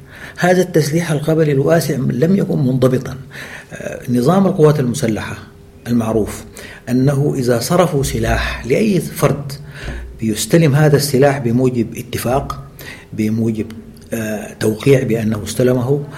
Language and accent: Arabic; Sudan; moved away as an adult; وعندما خرجت أنا من السودان